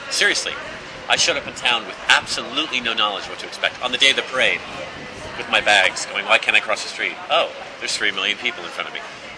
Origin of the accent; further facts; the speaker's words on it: San Francisco, California, United States; I'm from San Francisco. These nobodies can't tell me what